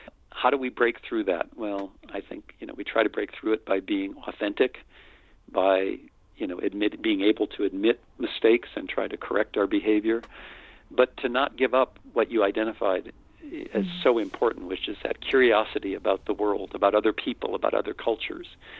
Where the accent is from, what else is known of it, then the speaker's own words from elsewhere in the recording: United States; you know, I'm white, I'm male, I'm American, I'm, you know, educated